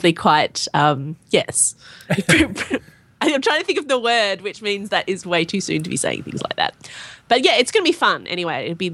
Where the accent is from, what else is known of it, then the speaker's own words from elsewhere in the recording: Tasmania, Australia; I'm from Tasmania, Australia.